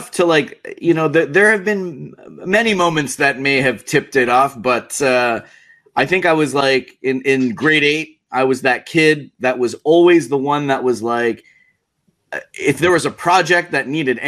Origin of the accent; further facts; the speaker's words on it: Philippines; I'm Filipino. I know I look young, but I'm actually 87 years old.